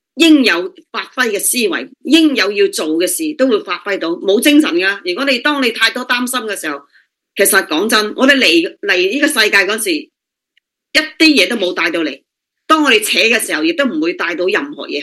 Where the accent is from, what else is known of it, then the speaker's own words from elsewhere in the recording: Guangdong, China; 你知道我都系中国人，我系广东人，尤其是我哋广东人啊，有个习俗就系话啊，一年到头个米缸一定要有啲米咧